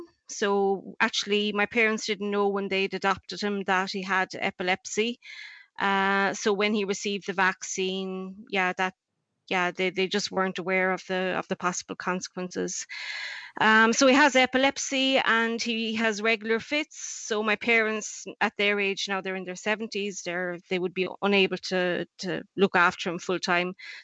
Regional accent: Cork, Munster, Ireland; now in Tunisia; I'm from Cork, but my boyfriend is Tunisian, so I'm currently in Tunisia.

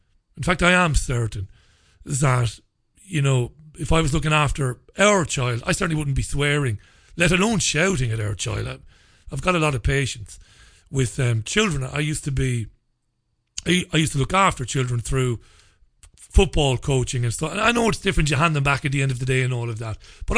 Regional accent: Ireland; I grew up in the Republic of Ireland.

